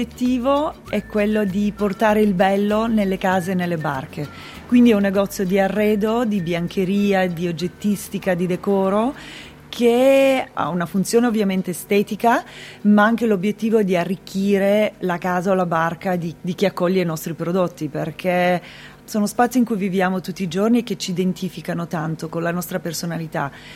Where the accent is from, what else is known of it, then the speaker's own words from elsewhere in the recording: Apulia, Italy; Beh, io arrivo dalla Puglia, che è una regione comunque dove il tessile è sempre stato una forte parte delle famiglie, cioè sono nata che mia nonna ricamava lenzuola per me